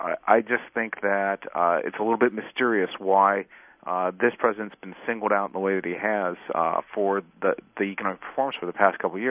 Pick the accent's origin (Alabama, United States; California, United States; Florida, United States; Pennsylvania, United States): Pennsylvania, United States; Pittsburgh; I grew up in Pittsburgh, and my parents were in the steel industry.